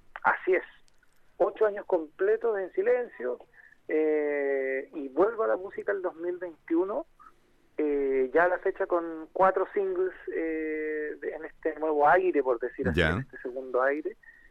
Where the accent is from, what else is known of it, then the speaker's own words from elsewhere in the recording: Coronel, Biobío, Chile; now in Talca, Chile; Así es, estoy radicado aquí hace 5 años. Yo soy originario de Coronel, en la octava región.